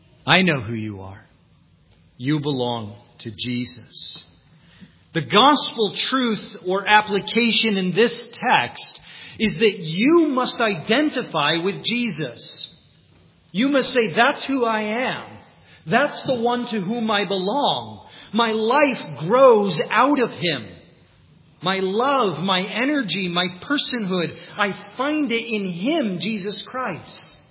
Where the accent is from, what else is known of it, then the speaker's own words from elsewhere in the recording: New York, United States; No. Visited it once. It was nice, but I'm from New York.